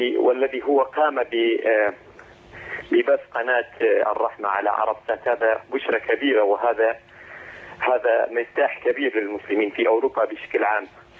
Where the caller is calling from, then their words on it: Bradford, Yorkshire and the Humber, United Kingdom; من مدينة برادفورد